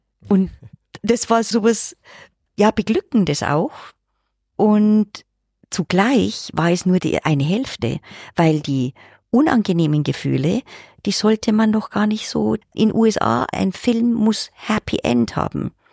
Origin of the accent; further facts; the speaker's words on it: Germany; dass Amerikaner für uns als Deutsche, wenn wir sie manchmal so erleben, viel emotionaler sind